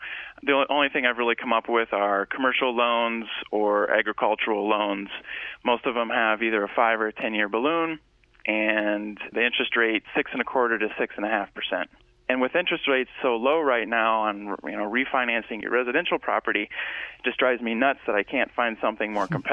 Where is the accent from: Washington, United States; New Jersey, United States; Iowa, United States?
Iowa, United States; now in New York, United States; Since I'm from Iowa, I've planted a small vineyard on my parents' property.